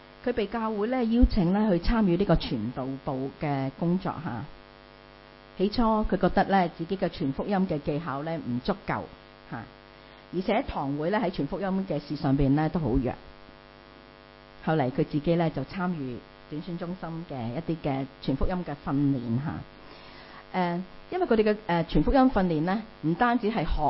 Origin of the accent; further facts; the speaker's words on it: Hong Kong; 我们知道，如果我们在香港大的人，我们知道九龙城寨是一个很邪恶黑暗的地方